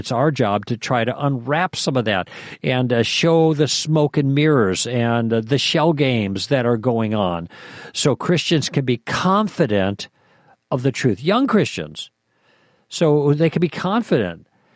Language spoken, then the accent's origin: English; Chicago, Illinois, United States; I almost said junior highers because that's what we used to call them when I grew up in Chicago.